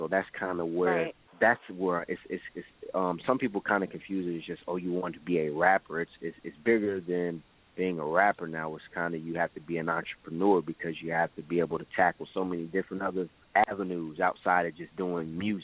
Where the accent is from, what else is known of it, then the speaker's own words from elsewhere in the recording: Raleigh, North Carolina, United States; But me, I was born and raised here. You know, native.